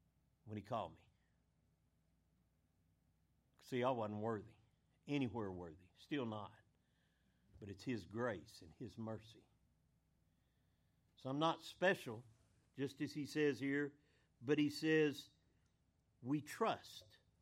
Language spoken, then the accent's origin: English; United States; And it's hard for me as an American to believe we would elect a socialist